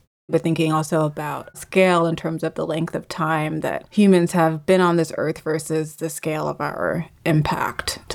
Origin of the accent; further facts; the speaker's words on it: New York City, New York, United States; I grew up in New York City, and a lot of my entry into photography was just making street photography